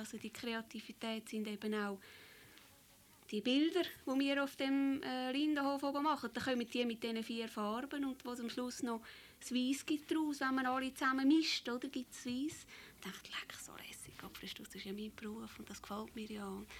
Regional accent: Zurich, Switzerland; Ich bin in Zürich aufgewachsen.

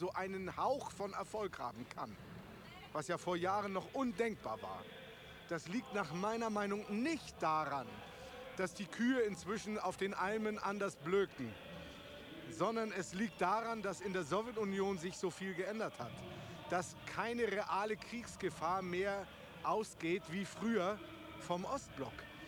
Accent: Germany; born there; ich bin in der Hitlerzeit in Deutschland geboren

